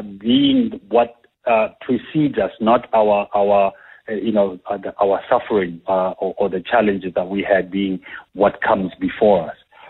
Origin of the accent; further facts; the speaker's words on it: Katlehong, Gauteng, South Africa; moved away; also born or lived in New York, United States; Bro, ke holetse ko Katlehong. I grew up in Katlehong, in a section called Msiliki.